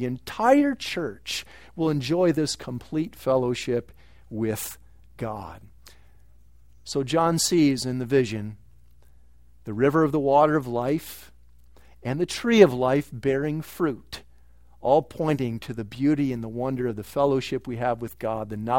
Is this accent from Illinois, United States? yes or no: yes; Chicago, Illinois, United States; now in Grand Rapids, United States; I love Chicago pizza. I grew up in Chicago and love that kind of pizza, and you just can't get that in Grand Rapids.